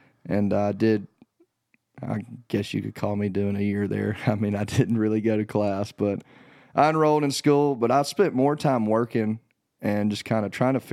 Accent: the South, United States; I love football. I'm from the South, obviously

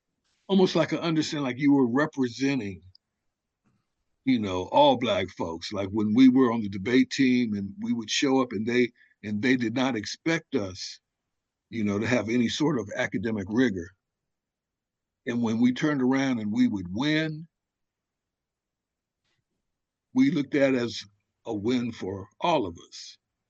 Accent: Compton, California, United States; And that was the wonderful thing about growing up in Compton, was that you met all these different people who were doing all these different things.

